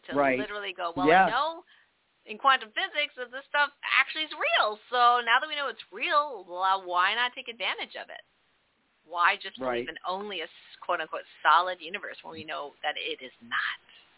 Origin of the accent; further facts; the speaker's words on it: Canada; I'm from Canada, so we do metric.